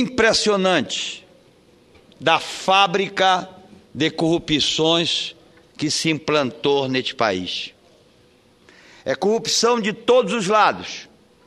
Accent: Pará, Brazil; governadora do meu estado? Abro os jornais da minha terra e vejo o governador eleito, Simão Jatene, dizendo que o Pará pode ficar com as suas condições de operações praticamente paralisada.

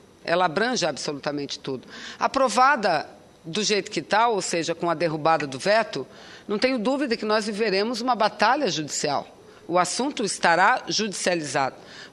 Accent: Amazonas, Brazil; nós, senador Lindbergh, que somos do estado do Amazonas, um estado que tem um modelo econômico dependente do governo federal, que é a Zona Franca de Manaus, baseado em incentivos fiscais.

